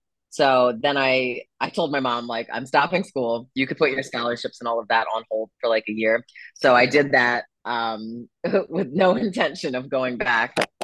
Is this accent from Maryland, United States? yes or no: yes; Columbia, Maryland, United States; So I am from Columbia, Maryland. It's a town like right outside of Baltimore, Maryland.